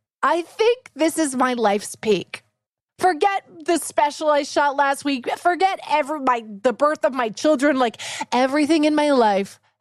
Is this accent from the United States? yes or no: no; Vancouver, British Columbia, Canada; As a kid, I grew up in Vancouver.